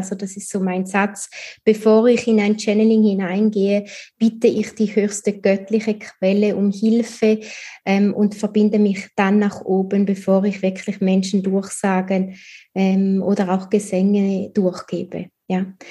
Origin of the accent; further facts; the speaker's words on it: St. Gallen, Switzerland; ich bin sehr bodenständig aufgewachsen in Toggenburg, auch in der Nähe von den Bergen oder umgeben von den Bergen, und das war mir auch immer wichtig.